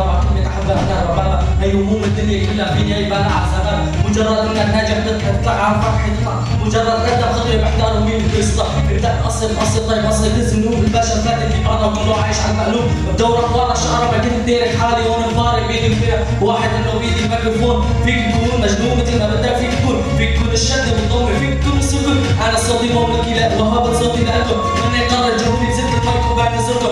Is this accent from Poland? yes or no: no; Syria; German is a second language; Ich komme aus Kurdisch, Syrien, ich bin Kurdistan.